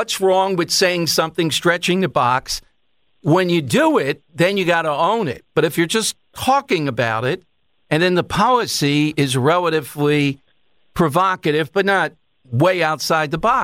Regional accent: Philadelphia, Pennsylvania, United States; Well, I'm from South Philly.

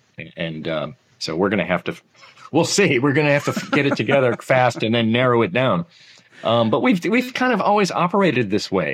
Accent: Detroit, Michigan, United States; Well, I grew up in the Detroit area, so I mean

